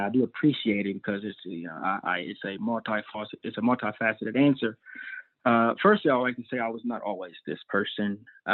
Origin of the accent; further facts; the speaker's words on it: West Virginia, United States; And so that's definitely been critical in my understanding growing up in West Virginia, how race plays in my life and just in general.